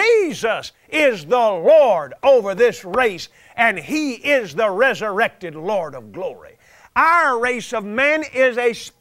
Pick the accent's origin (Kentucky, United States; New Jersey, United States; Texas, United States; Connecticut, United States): Texas, United States; born there; just because I was born out here in West Texas.